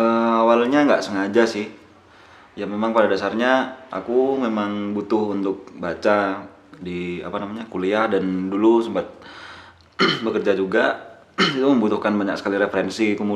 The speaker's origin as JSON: {"language": "Indonesian", "town": "Sumenep", "region": "East Java", "country": "Indonesia", "said": "Saya asli Sumenep. Sebenarnya imitasi antara Sumenep dan Bululawang."}